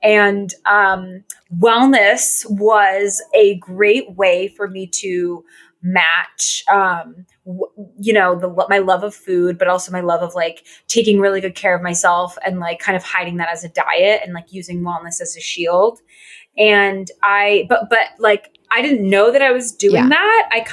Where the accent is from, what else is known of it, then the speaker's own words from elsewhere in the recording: Connecticut, United States; also born or lived in Los Angeles; now in Brooklyn, United States; I am she. And I am from Connecticut. I currently live in Brooklyn.